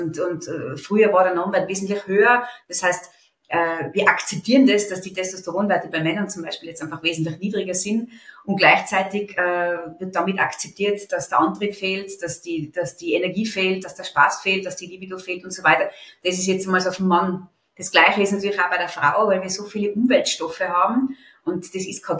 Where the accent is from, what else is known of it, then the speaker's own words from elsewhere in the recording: Innsbruck, Tyrol, Austria; Ich bin bald 50. Ich bin aus Innsbruck, Tirol